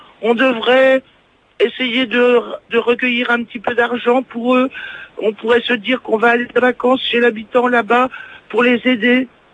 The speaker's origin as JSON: {"language": "French", "country": "France", "said": "Moi je suis une Française de métropole."}